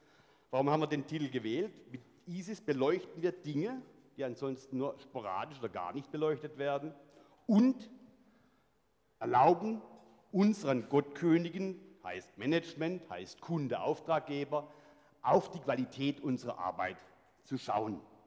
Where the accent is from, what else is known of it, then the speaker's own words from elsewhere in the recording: Baden-Württemberg, Germany; Ich komme aus Nordwürttemberg, fränkischen Teil Württembergs, dem Jagsttal, von dort, wo der Götz von Berlichingen herkommt. Schlimmer noch, mein Heimatgral ist nach einem Unterstamm der Vandalen benannt.